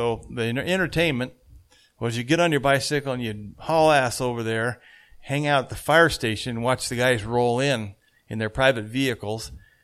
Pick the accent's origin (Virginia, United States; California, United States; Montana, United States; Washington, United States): Washington, United States; Yakima; And when I grew up in Yakima. Back in the day, this was the 1960s and 50s.